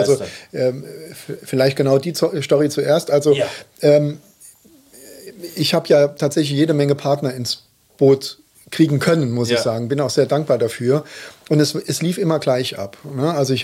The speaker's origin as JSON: {"language": "German", "town": "Köllerbach", "region": "Saarland", "country": "Germany", "said": "Ich komme ja auch aus Köllerbach, deswegen macht mich das natürlich besonders stolz."}